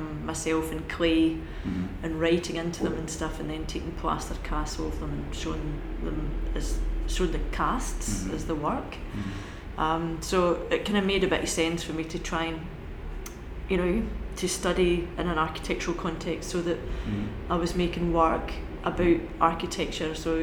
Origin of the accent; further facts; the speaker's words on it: Scotland, United Kingdom; I'm originally from Scotland. I had a very rural childhood in Scotland, very outdoorsy rural childhood in Scotland.